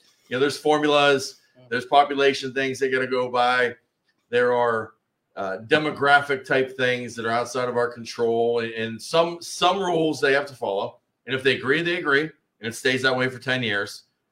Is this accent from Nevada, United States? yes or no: no; Youngstown, Ohio, United States; now in Cortland, United States; I'm from Youngstown. I went to Cardinal Mooney High School, but I live in Trumbull County now.